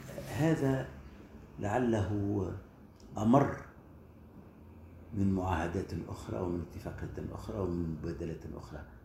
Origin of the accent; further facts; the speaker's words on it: Tunisia; يعني أنا ككل تونسي ألاحظ هذه الدعوات